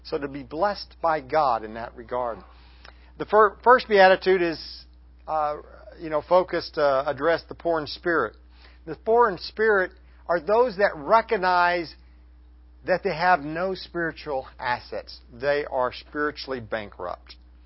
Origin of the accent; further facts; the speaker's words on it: Texas, United States; about 5 years ago from my hometown, old town in West Texas.